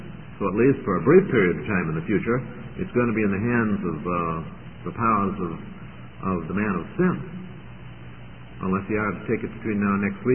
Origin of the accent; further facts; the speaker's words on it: Florida, United States; we're both from Florida.